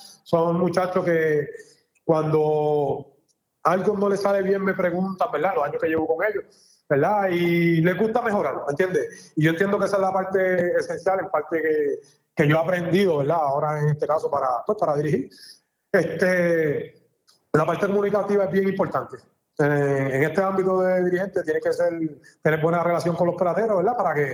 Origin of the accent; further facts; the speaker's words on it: Hormigueros, Puerto Rico; que es de los poquitos años que salió de mi pueblo hormiguero